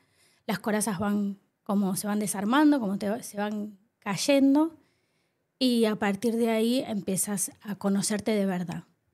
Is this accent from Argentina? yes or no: yes; Argentina; Bueno, soy argentina, entonces hice terapia desde muy joven.